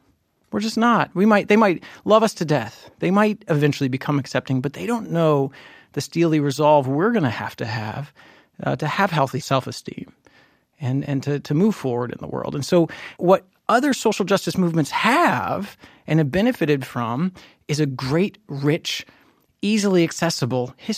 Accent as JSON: {"language": "English", "region": "Southern United States", "country": "United States", "tie": "born or raised there", "said": "that common language is something I learned over the dinner table growing up in the South with a bunch of great storytellers"}